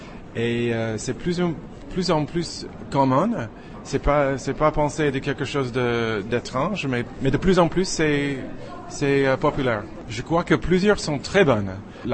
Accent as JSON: {"language": "French", "country": "United States", "second_language": "French"}